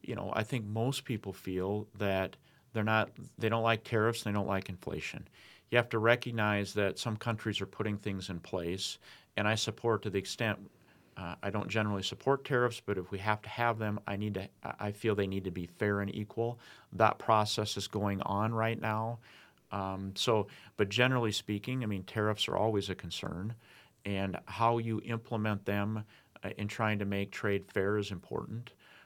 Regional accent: Sturgis, South Dakota, United States; So growing up in Sturgis, our family farm would be about 20 minutes from Sturgis by a little town called Vail, South Dakota.

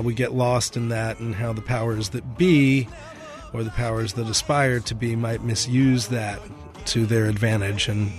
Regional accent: New York, United States; my friend Alana Davis, who I grew up with in New York

